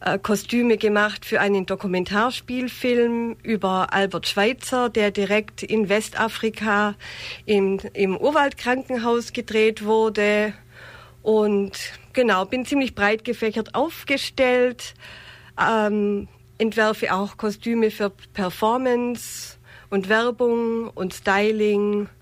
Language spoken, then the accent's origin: German; Neu-Ulm, Bavaria, Germany; ich bin in Neu-Ulm geboren und aufgewachsen und war schon als Kind häufig im Theater